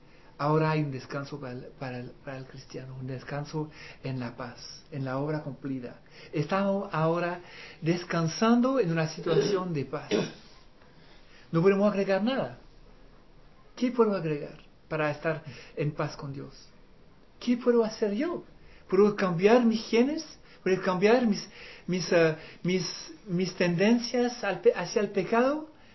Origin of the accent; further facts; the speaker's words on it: Chile; Yo hablo como chileno, imagínense.